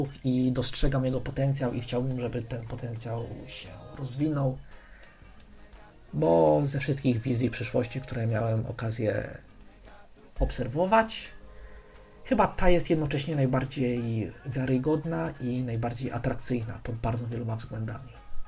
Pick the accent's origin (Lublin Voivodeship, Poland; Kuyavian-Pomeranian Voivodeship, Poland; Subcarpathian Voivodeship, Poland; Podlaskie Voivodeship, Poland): Podlaskie Voivodeship, Poland; urodziłem się na Podlasiu. Całe życie mieszkałem i teraz też mieszkam na Podlasiu i jestem z Podlasia i mam związane z tym kulturowe przywileje